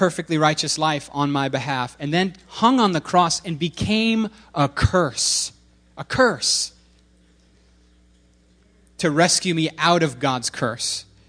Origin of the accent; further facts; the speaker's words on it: Kentucky, United States; I'm from Kentucky.